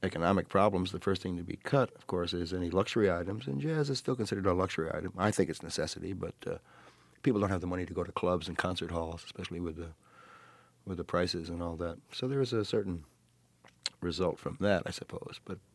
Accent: United States; I was quite ready to come back and tackle the responsibility of being an American musician, of which I'm quite proud to be an American musician.

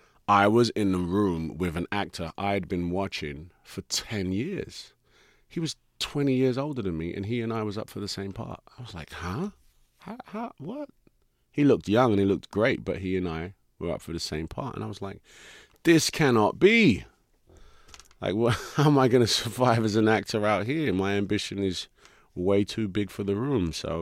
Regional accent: Hackney, London, United Kingdom; accent: Cockney; also born or lived in Forest Gate; So I am literally a Cockney. I was born in Forestgate and moved to Hackney as a young kid.

